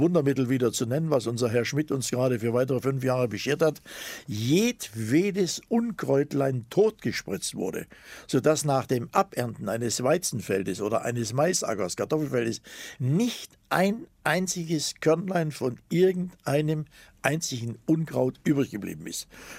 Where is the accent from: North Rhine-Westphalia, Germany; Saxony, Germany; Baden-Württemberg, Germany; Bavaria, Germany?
Saxony, Germany; Zittau; Und da, wo ich herkomme, aus Ostsachsen, Zittau, gab es damals noch eine reichhaltige Vogelwelt